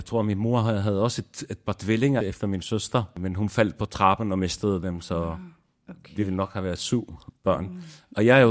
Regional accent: Lebanon; now in Denmark; men født og opvokset i Libanon, så bliver det også lidt mere forvirrende for folk.

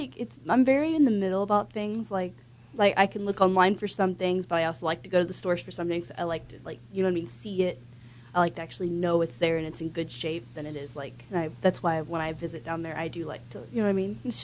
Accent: Texas, United States; I would like to move back to my hometown, Texas, where I was, like, born and where I was.

